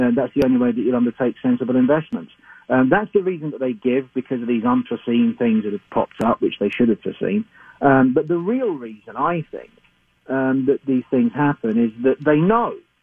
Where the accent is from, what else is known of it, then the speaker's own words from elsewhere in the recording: London, United Kingdom; accent: London; moved away as an adult; now in St. Paul, United States; I'm from London, you know, hence the accent. I spent most of my life there. I moved here coming up to 6 years ago.